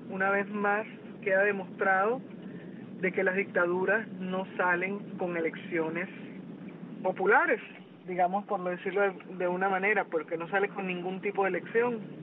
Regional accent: Venezuela; eso es lo que a mí en lo personal como venezolana me entristece

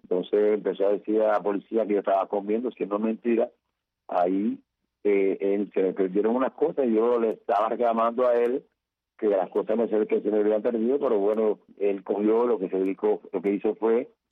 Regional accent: Palma Soriano, Santiago de Cuba, Cuba; yo era un agente de adelante en Palma Soriano, en mi pueblo

